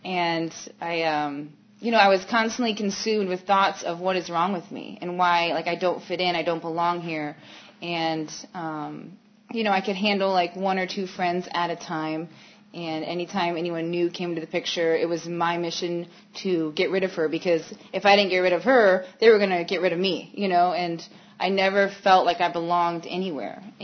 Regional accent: Florida, United States; And I grew up in Florida. I grew up in an alcoholic home.

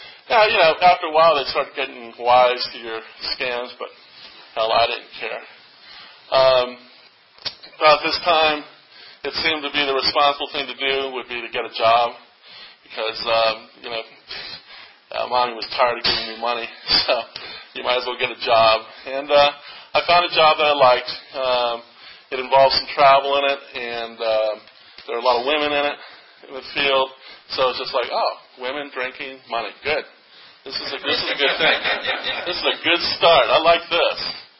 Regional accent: California, United States; And having said I came from California, I also came and I was put 1 year back.

